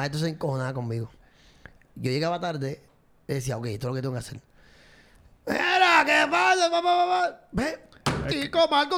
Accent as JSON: {"language": "Spanish", "town": "Toa Alta", "country": "Puerto Rico", "tie": "born or raised there", "said": "Nacido y criado y todavía sigo en Toa Alta y seguiré. Digo, por lo que es mejor vivir en un barrio. Así que vivo en Villajoco, en Toa Alta."}